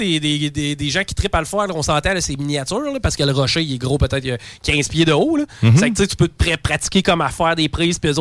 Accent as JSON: {"language": "French", "town": "Val-Bélair", "region": "Quebec", "country": "Canada", "said": "Mais, t'as peur, on vient de Val-Belair, nous autres. Ça voulait dire, quand tu viens de Val-Belair"}